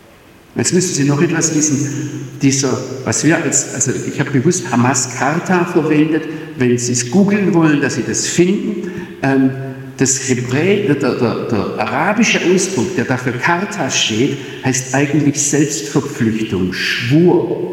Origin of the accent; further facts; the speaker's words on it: Germany; Bei uns in Deutschland gab es sowas, glaube ich, nur in der DDR.